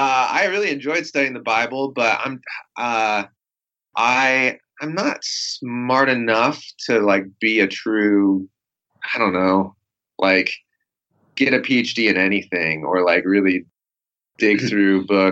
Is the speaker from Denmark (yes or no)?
no; Federal Way, Washington, United States; also born or lived in Portland, United States; Well, I grew up in the Northwest here. Not in Portland. I was born in Portland, but grew up in Federal Way, Washington, which is a city, sounds like a highway.